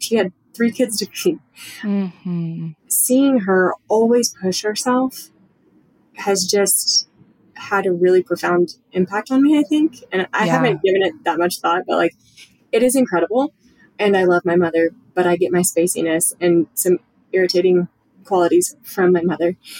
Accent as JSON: {"language": "English", "region": "Kentucky", "country": "United States", "tie": "born or raised there", "said": "So I grew up in the Bible Belt in rural Kentucky, and that played a huge role in my life."}